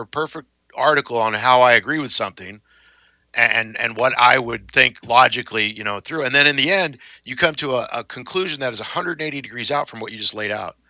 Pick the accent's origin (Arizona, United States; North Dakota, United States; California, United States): California, United States; San Diego; I am from the South, from San Diego, but not the same South.